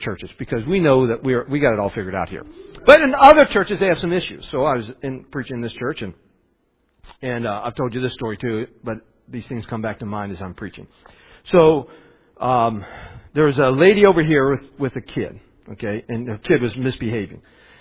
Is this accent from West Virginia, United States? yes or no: yes; West Virginia, United States; it doesn't offend me. I'm a hillbilly. I'm from West Virginia.